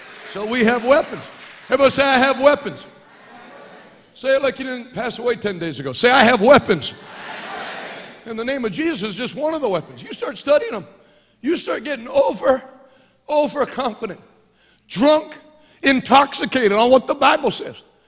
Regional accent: Vermont, United States; But I grew up preaching in Vermont, so that was no big deal.

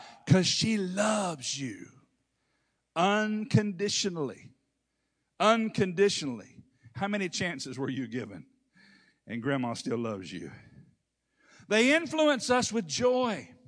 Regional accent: Hertford, North Carolina, United States; I remember as a kid growing up in Hertford, North Carolina. I remember going to my grandma's house every Sunday afternoon.

